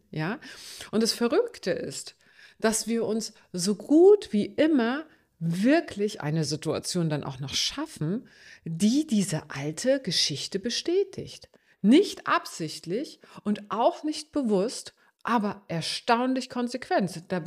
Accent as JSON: {"language": "German", "region": "East Germany", "country": "Germany", "tie": "born or raised there", "said": "da war, ich bin ja im Osten aufgewachsen, da war sowieso alles begrenzt und alles unter extremer Belastung."}